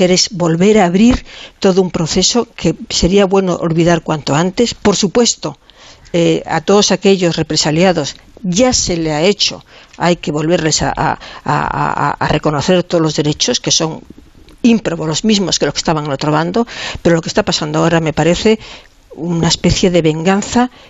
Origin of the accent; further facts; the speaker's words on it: Spain; yo, como ciudadana española, y que además tengo una edad, no viví la guerra, por supuesto, ni la posguerra tampoco